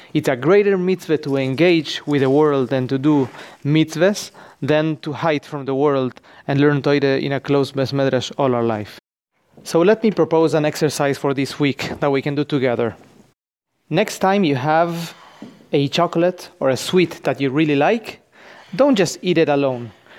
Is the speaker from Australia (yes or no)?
no; Argentina; You know, I grew up in Argentina, and when I was young